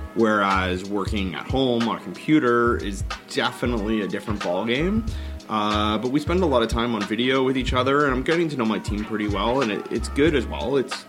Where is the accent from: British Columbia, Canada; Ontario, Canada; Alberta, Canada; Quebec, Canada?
Ontario, Canada; London; Growing up in London, Ontario, which is, you know, obviously not anywhere near the size of Montreal or the scope